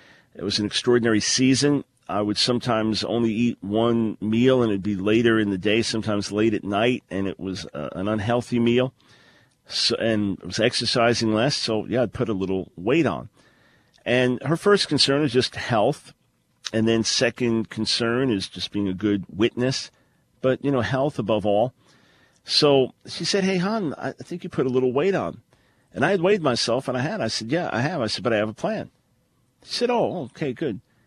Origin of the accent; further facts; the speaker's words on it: New York, United States; right before my 7th birthday, we moved to Long Island, and then I grew up on Long Island and lived there, met Nancy there.